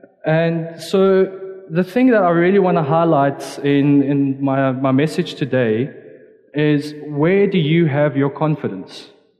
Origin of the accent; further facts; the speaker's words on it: Pretoria, Gauteng, South Africa; Hi. Just a quick introduction of myself. I'm from Pretoria